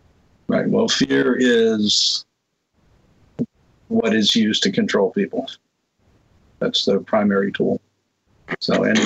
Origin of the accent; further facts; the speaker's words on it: Brooklyn, New York, United States; You know, unfortunately, I'm from Brooklyn, so I understand that.